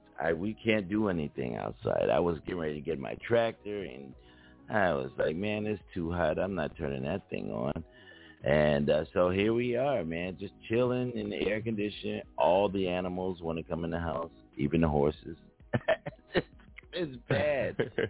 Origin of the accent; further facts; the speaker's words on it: Philadelphia, Pennsylvania, United States; Joey is from New York and I'm from Philly, so we kind of had a real cool bond